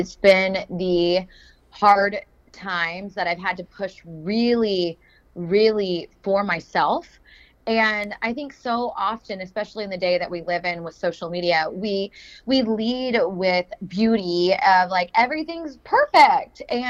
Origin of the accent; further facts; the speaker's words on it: Oklahoma, United States; Yeah, so I am originally from Oklahoma. I was a small town little kid